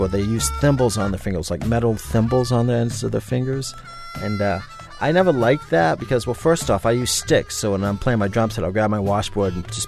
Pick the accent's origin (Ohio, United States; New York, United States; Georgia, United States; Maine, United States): Maine, United States; Even though I'm from Maine, I grew up listening to those records of, you know, African Americans playing blues and jazz